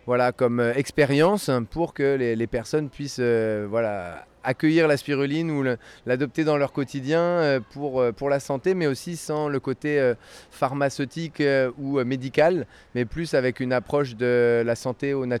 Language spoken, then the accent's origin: French; Normandy, France; on l'a mis dans du jus de pomme parce qu'on vient de Normandie